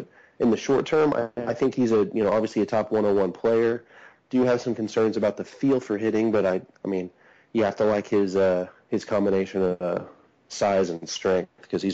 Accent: Texas, United States; He's actually from my hometown in Texas, so I got to give him a little extra love.

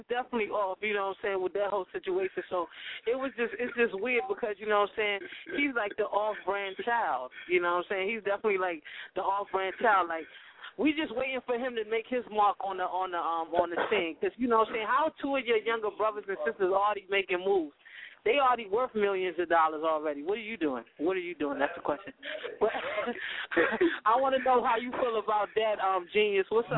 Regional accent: Trinidad & Tobago; and I'm from Trinidad.

